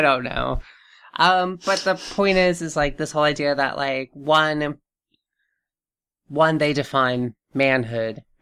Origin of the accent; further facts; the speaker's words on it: Southern United States, United States; Because I grew up in the South. I was forced to play sports.